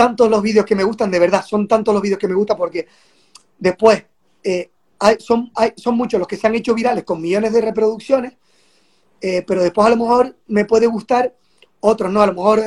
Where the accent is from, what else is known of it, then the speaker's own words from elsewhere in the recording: Canary Islands, Spain; se promocionó mucho las Islas Canarias, la gente de mi tierra